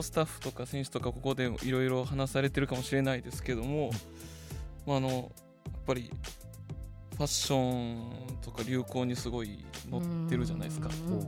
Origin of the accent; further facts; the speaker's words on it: Osaka, Japan; 僕大阪出身なん で